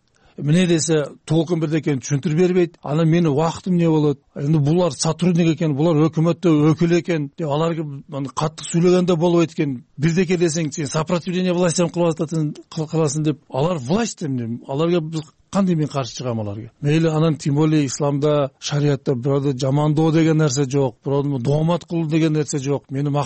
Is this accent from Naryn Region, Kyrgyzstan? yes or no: no; Osh, Osh Region, Kyrgyzstan; Ошто төрөлгөнмүн, ошто чоңойгонмун, ошто окуганмын. Ошол строительный техникумду бүтүрүп, анан армияны кызмат кылып келген үй бөлөлүкмүн, аялым бар, бала чакам, неберелүү адаммын, неберем бар. 20 жылдан бери ушу намаз окуйм.